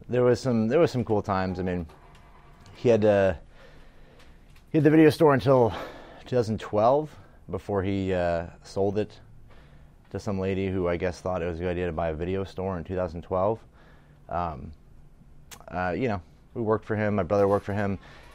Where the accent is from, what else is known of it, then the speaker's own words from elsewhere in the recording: Montana, United States; so I grew up in Montana the whole time, lived in this log cabin.